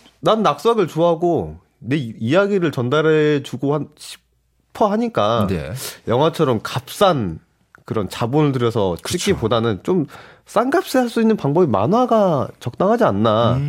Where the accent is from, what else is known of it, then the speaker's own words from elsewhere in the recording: Gwangju, South Korea; 문성아님이 내 고향 작가님이신, 아, 광주 분이신가 봐.